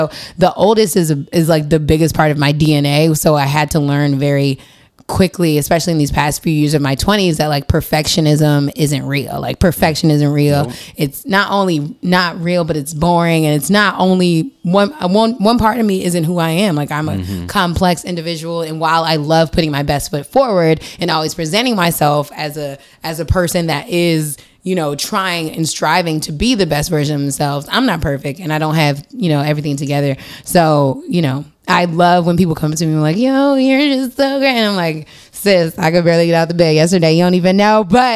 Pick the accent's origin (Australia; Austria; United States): United States; Maryland; also born or lived in Washington D.C.; So yeah, I'm from the Washington D.C. area, D.C., Maryland, Virginia. Like, it's my heart, but Maryland is where I grew up mostly, and then D.C. is where I was born.